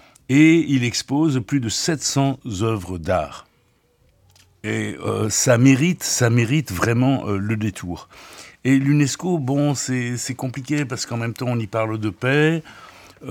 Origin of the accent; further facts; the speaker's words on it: Paris, Île-de-France, France; je suis parisien